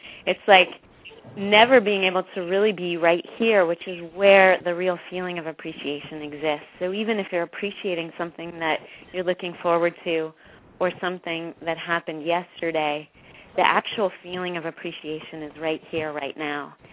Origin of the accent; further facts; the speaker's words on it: Canada; I'm from Canada as well.